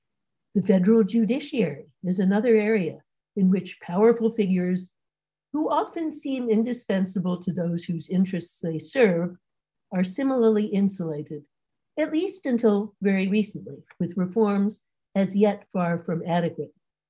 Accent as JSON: {"language": "English", "town": "Philadelphia", "region": "Pennsylvania", "country": "United States", "tie": "born or raised there", "said": "I was just saying that Philadelphia is my hometown where I grew up, so I'm very glad to be with you all."}